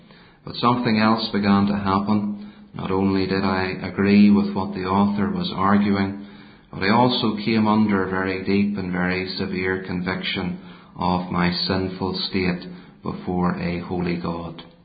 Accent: Belfast, Northern Ireland, United Kingdom; I was born and brought up in the Donegal Road area of the city of Belfast in the southwestern corner of the city.

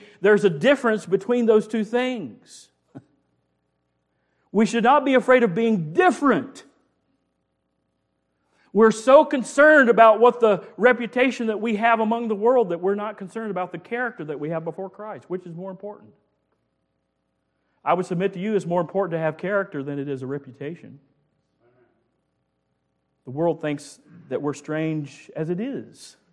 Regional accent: Greenville, United States; and I was raised here in Greenville. I've seen how it's changed.

